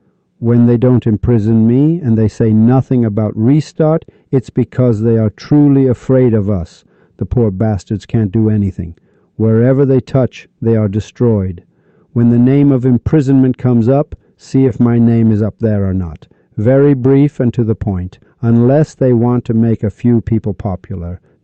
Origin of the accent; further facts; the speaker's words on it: Iran; They know I came from Iran.